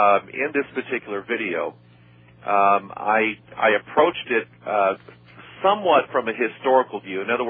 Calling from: Festus, Missouri, United States; I'm calling from Festus, Missouri. We're about 30 miles south of St. Louis.

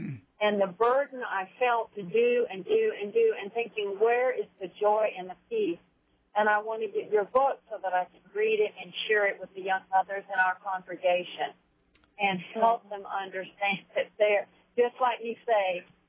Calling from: Greenville, United States; Yes, I am calling from Greenville, and I don't really have a question

